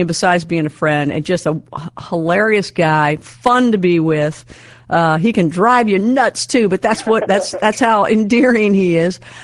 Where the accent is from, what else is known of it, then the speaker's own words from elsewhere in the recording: Louisville, Kentucky, United States; living in Louisville, my hometown, where I'm at now.